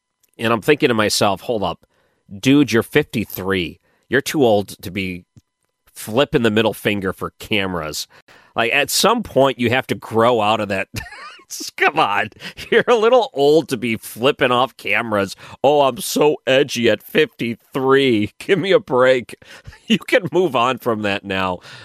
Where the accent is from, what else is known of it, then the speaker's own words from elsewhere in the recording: Michigan, United States; And growing up in Michigan, you watch the Lions lose on Thanksgiving.